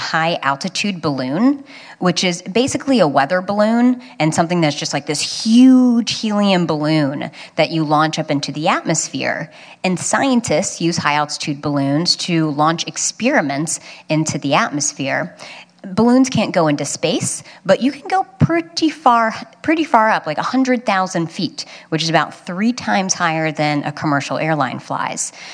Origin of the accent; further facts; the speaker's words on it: West Virginia, United States; now in San Francisco, United States; I'm from West Virginia. I moved to San Francisco.